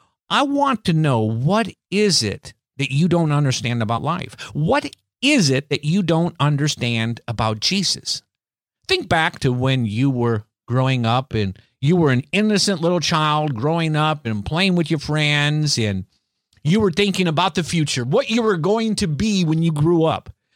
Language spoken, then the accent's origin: English; Iowa, United States; now in Biloxi, United States; I grew up in Iowa, and I was sent to Keesler Air Force Base, never heard of Biloxi, Mississippi, but I fell in love with it.